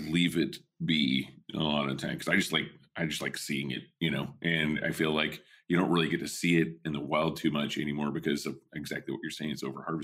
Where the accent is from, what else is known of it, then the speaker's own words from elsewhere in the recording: Oklahoma, United States; when I was a kid, you know, growing up in Southwest Oklahoma, it was like, it was a very important thing.